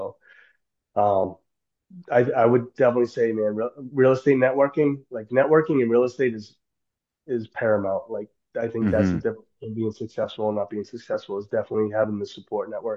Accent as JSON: {"language": "English", "town": "Lowell", "region": "Massachusetts", "country": "United States", "tie": "born or raised there", "said": "I'm from Lowell. I grew up in Lowell"}